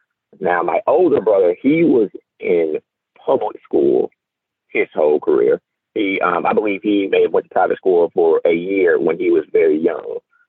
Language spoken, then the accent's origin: English; Mobile, Alabama, United States; I'm from Mobile, Alabama.